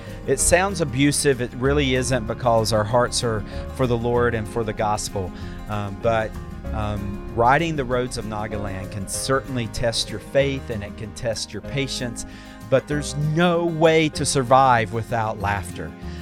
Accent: North Carolina, United States; I grew up in North Carolina. There's beautiful mountains, the Blue Ridge Parkway's here.

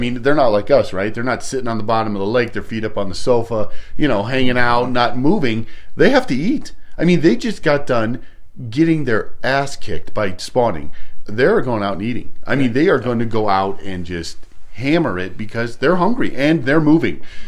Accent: Pueblo, Colorado, United States; The reservoir I grew up on in Pueblo, Colorado, actually has the Arkansas River flowing into it.

